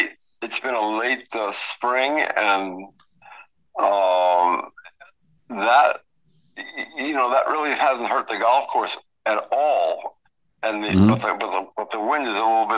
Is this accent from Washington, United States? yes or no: no; Vermont, United States; now in Pennsylvania, United States; Now, I mean, I grew up in New England, in Vermont, big part of my life.